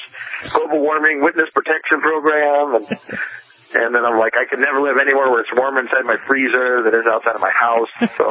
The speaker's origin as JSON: {"language": "English", "region": "California", "country": "United States", "said": "I'm from California, though."}